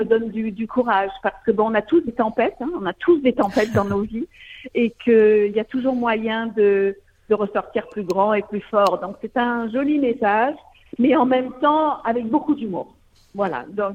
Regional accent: France; Je suis française

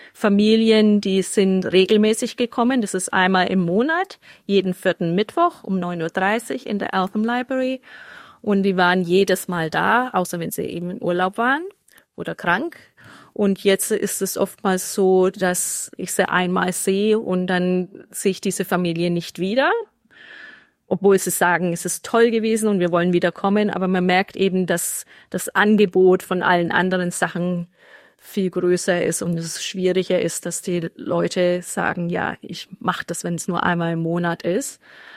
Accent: Nuremberg, Bavaria, Germany; Ich komme aus Bayern, aus Nürnberg, um genau zu sein. Und ich lebe schon seit über 20 Jahren hier. Meine Kinder sind hier aufgewachsen.

